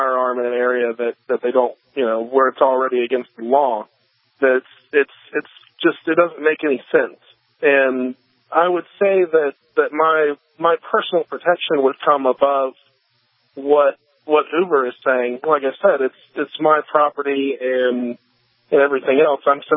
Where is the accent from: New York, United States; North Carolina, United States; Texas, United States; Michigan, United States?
North Carolina, United States; I grew up in North Carolina, where open carry is, I started open carrying at 18.